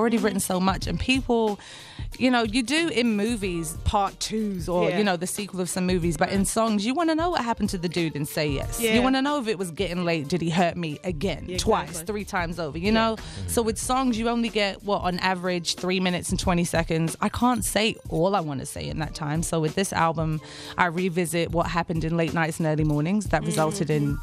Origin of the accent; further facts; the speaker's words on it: Liverpool, North West England, United Kingdom; I'm doing it in my hometown, Liverpool, England.